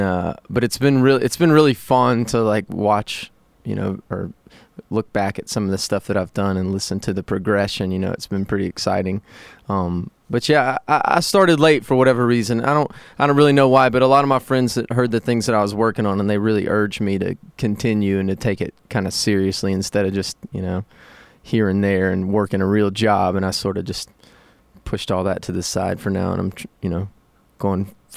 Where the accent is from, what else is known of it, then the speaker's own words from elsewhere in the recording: Atlanta, Georgia, United States; I'm from Georgia, I'm from Atlanta, and so I spent my winter this year, like, up in New Hampshire and in Wisconsin